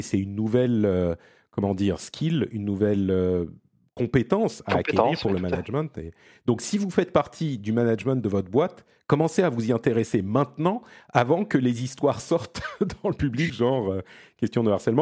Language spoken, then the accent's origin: French; Italy; les gens vont se rendre compte que je suis un vrai Italien, moi